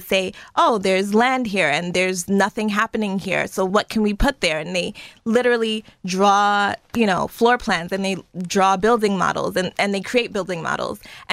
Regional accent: Brooklyn, New York, United States; Growing up in Brooklyn is a place that, or New York City in general, is a place that is full of diasporas, right? I myself am a first generation American.

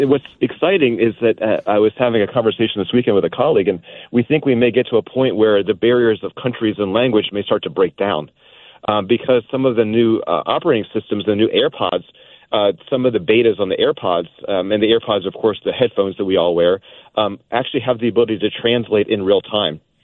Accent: Florida, United States; I grew up in Florida, and my parents grew up in Pennsylvania, so we did the road trip from Pennsylvania to Florida every year.

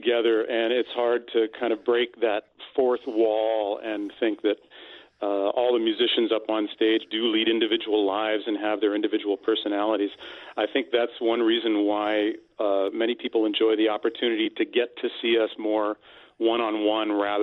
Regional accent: Ohio, United States; I grew up in Northeast Ohio, and they offered some wind instrument opportunities to us in elementary school

